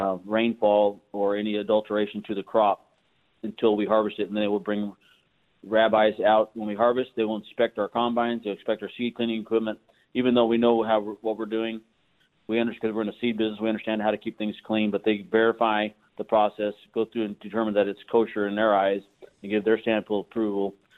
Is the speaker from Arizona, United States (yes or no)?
yes; Yuma, Arizona, United States; born there; My dad moved here in the early 60s, and I was born here in Yuma. So we've been here for a long time.